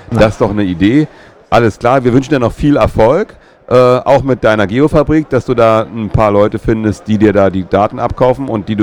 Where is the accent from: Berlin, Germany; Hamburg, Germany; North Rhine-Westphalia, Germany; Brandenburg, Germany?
Hamburg, Germany; Ich komme aus Hamburg, ist das auch gut bei